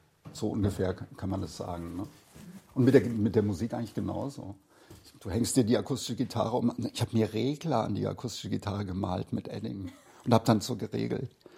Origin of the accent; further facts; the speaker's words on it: Alsfeld, Hesse, Germany; Ich bin aus Oberhessen, Zonenrand, Alsfeld heißt der Ort. Und da wegzukommen ist ganz schwer.